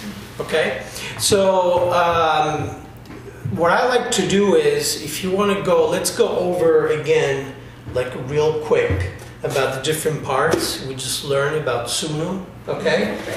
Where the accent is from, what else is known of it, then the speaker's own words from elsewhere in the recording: Italy; And I'm from Italy originally. I don't sound Italian, but I'm from Italy.